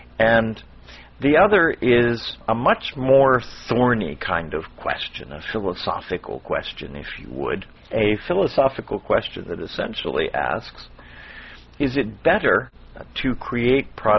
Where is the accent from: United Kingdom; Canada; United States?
United States; Miami, Florida; from Miami, Florida, and welcome to this evening's edition of Tuesday Topics.